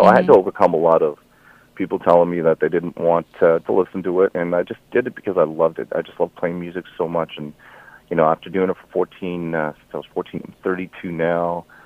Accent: Gatineau, Quebec, Canada; first language fr; English is a second language; also born or lived in Calgary; now in Nashville, United States; I grew up in Ottawa, just actually on the Quebec side, so French was my first language.

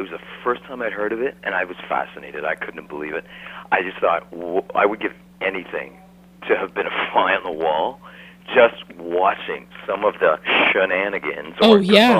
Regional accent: Canada; well, first of all, I'm Canadian. Let's get that straight. You know, first off the bat, I'm not an American.

